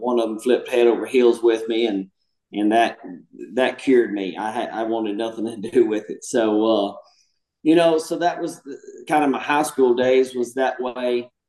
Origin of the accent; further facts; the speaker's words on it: Louisiana, United States; You know, I grew up in South Louisiana on a very small ranch.